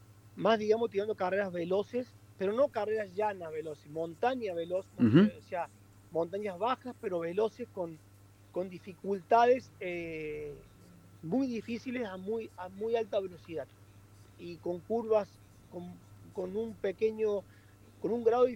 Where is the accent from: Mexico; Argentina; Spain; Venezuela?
Argentina; Córdoba; el rally de Argentina, el de Córdoba, más allá que soy cordobés, me siento identificado, me siento como en casa